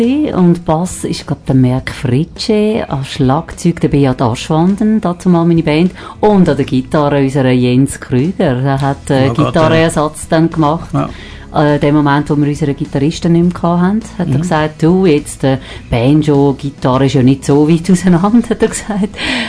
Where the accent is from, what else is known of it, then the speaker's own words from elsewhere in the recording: Buchs, St. Gallen, Switzerland; also born or lived in Mels / Zürich; Also ich bin eigentlich im Buchs aufgewachsen, Buchs St. Gallen, bin aber froh, habe ich das Dialekt nicht übernommen, Entschuldigung. Bin dann auf Mels gezogen, dort in die Schule, und dann nach einer langen Zürich gewesen